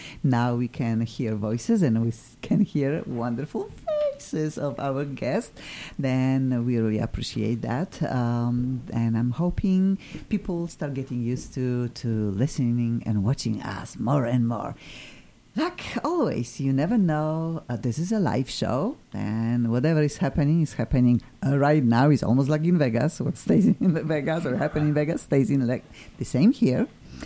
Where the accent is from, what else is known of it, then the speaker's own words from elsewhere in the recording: Poland; English is a second language; I am from Poland.